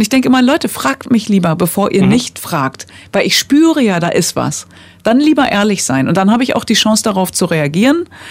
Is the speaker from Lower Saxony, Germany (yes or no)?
no; Datteln, North Rhine-Westphalia, Germany; born there; ich bin in Datteln geboren, aber meine Eltern, wenn sie das wissen wollen, die kommen aus dem Irak.